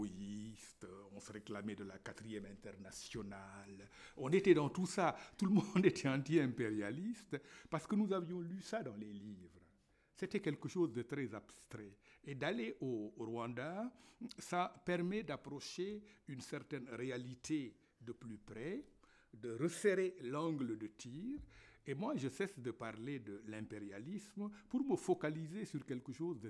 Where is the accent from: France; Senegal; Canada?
Senegal; first language Wolof; French is a second language; j'ai choisi d'enseigner à l'université Gaston-Berger la langue et la littérature wolof, ce que personne n'a jamais fait chez nous